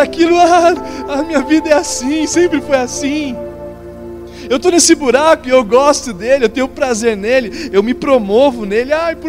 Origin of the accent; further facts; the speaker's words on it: São Paulo, Brazil; lá em São Paulo, onde eu nasci, onde eu morei.